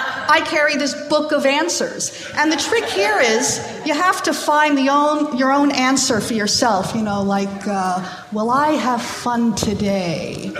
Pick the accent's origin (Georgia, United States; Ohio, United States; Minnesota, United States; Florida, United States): Ohio, United States; Akron; I came in from Akron, Ohio. That's where I grew up.